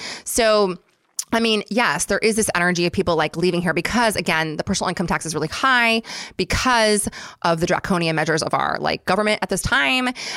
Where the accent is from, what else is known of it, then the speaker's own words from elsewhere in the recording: San Diego, California, United States; also born or lived in Oakland; I am from San Diego. So like I grew up in San Diego. I was born in Oakland, but I grew up in San Diego